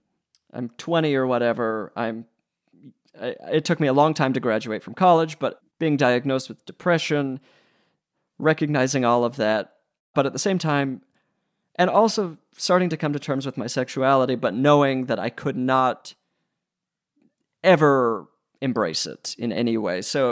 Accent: Utah, United States; growing up in Utah, you don't really know a lot of people in the biz

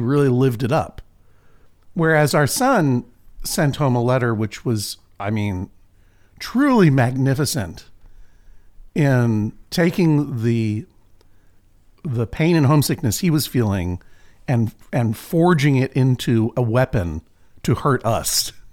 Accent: Boston, Massachusetts, United States; our triumphant return to my hometown, sort of Boston, Massachusetts, at the Wilbur Theater

